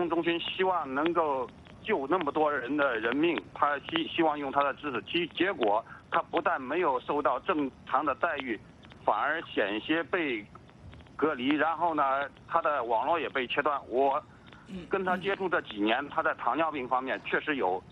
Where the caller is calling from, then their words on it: Jiangsu, China; 我在 国内的大型研究所曾经有10年的工作经历